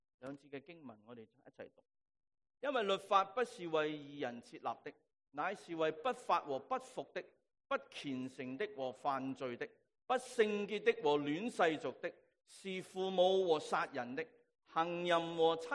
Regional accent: Hong Kong; 有啲似我哋今日所讲嘅，我哋香港人讲嘅嗰啲

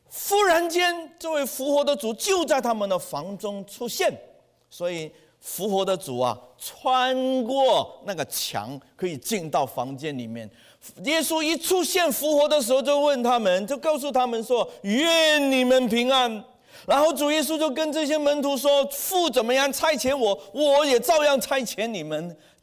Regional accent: China; 我们中国人是什么？吃早饭的啊

